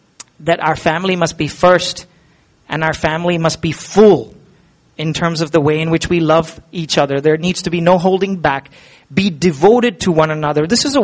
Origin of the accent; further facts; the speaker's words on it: Pune, Maharashtra, India; now in Goa, India; But I come from Pune, urban city culture